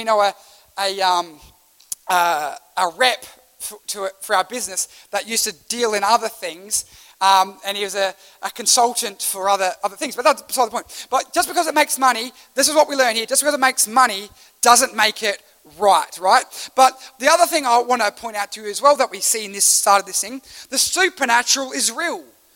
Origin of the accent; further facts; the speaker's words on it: Australia; I love that as an Australian.